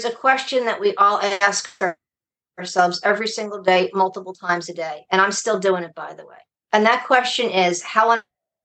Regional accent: United States; So I grew up in the American Jewish Ashkenazi community.

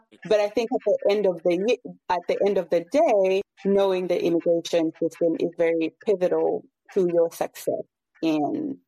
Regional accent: Lusaka, Lusaka Province, Zambia; because I'm, you know, from Lusaka. I grew up in Lusaka.

